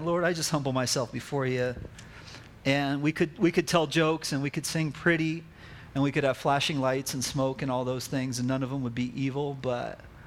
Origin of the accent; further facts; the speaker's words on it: Prescott Valley, Arizona, United States; So, you know, hey, I admit, I'm from Prescott Valley, okay?